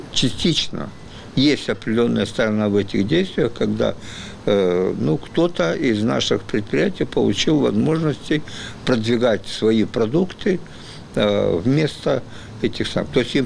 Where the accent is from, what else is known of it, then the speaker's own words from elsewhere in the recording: Odesa, Odesa Oblast, Ukraine; Я сам родом с Украины, из Одессы, как вы знаете.